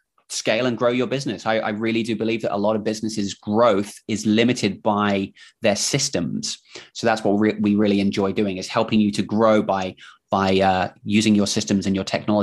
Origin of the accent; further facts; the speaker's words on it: England, United Kingdom; accent: mix of English and Kiwi New Zealand accent; now in New Zealand; I'm actually from England, from the UK, but I moved here with my family about 15 years ago. So if you're wondering what is this accent, it's sort of a mix of English slash Kiwi New Zealand accent.